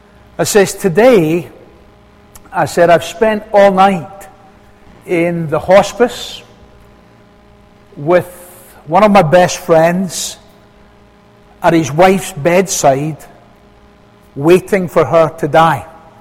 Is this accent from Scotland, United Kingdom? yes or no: yes; Scotland, United Kingdom; Now, I'm a Scotsman.